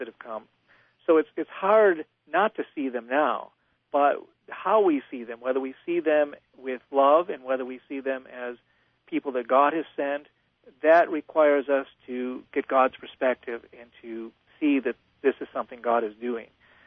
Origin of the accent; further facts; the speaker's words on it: Buffalo, New York, United States; I grew up in Buffalo, New York. I'm the third generation of immigrants from Italy.